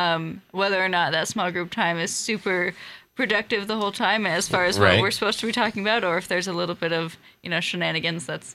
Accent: Pierce, Nebraska, United States; Yeah, no, I'm originally from Pierce, Nebraska. So okay. Go Blue Jays. And then I went to Wayne State for college and got my degree in human service counseling.

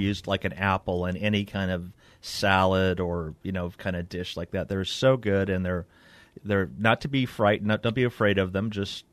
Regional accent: California, United States; I grew up in Southern California. I had never seen one. And I moved here years ago.

